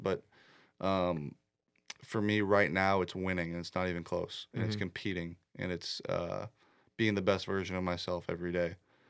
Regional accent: California, United States; where I grew up in California is just north of San Francisco. It's not in a big city at all.

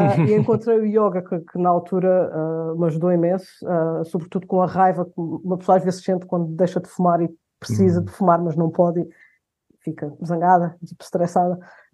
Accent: Carnaxide, Lisbon, Portugal; moved away; also born or lived in Ericeira / Brussels; E cresci em Carnaxide, não sei se conheces.

